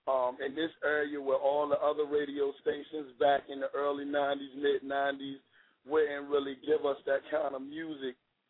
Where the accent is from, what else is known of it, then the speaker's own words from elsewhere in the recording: Newport News, Virginia, United States; I'm actually from Denby. I'm from Newport News, but I'm from downtown Newport News.